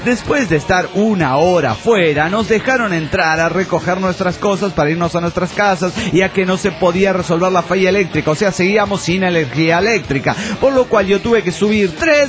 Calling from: Tarija, Bolivia; de Tarija, Bolivia.

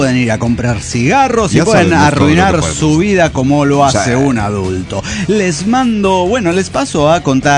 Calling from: Cochabamba, Bolivia

